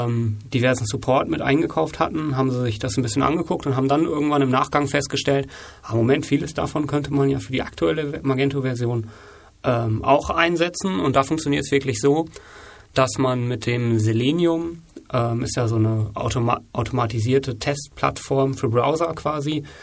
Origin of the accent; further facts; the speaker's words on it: Paderborn, North Rhine-Westphalia, Germany; Ich komme aus Paderborn. Das ist 50 Minuten entfernt von Kirchlengern.